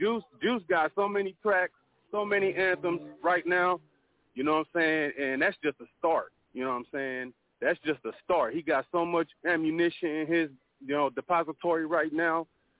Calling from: St. Paul, Minnesota, United States; I'm calling from St. Paul, Minnesota right now, but, you know, it's Twin Cities all day, baby. Midwest, stand up.

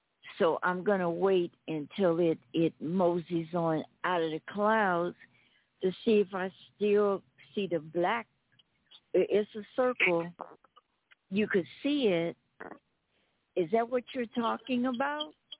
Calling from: Arizona, United States; I'm calling you from Arizona, Buffalo Soldier Country, Cochise County

